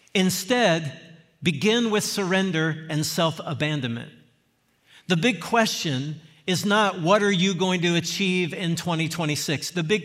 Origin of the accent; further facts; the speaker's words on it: Virginia, United States; My home state is Virginia